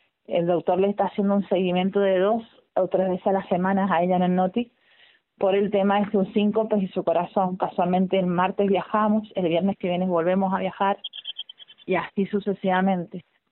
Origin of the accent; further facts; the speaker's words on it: San Martín, Mendoza, Argentina; Nosotros ya hace 6 años que estamos de vuelta radicados acá en Mendoza, porque somos mendocinos, somos de acá de San Martín, Mendoza, nosotros